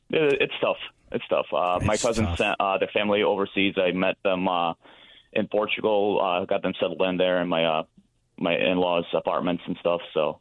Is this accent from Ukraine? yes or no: yes; Ukraine; Yeah, be like, hello … I'm a fireman from Ukraine.